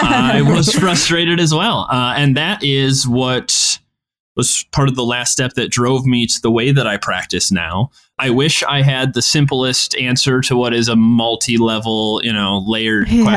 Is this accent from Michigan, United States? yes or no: yes; Saginaw, Michigan, United States; a CrossFit gym that I belonged to here in my hometown, Saginaw, Michigan.